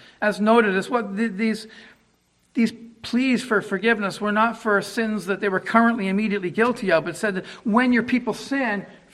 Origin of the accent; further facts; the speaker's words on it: Canada; being a Canadian